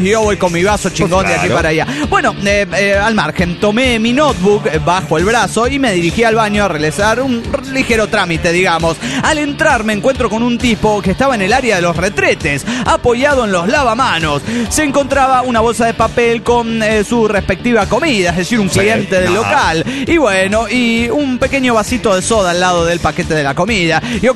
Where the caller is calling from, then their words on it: La Plata, Buenos Aires Province, Argentina; de La Plata, Argentina.